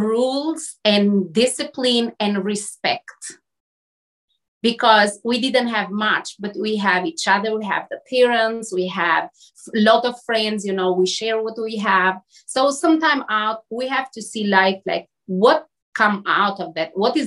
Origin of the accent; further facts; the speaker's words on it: Albania; English is a second language; So I was born in Albania in a family of six siblings, and I have two wonderful parents, mom and dad. But at the time that I was born and growing, it was communist country.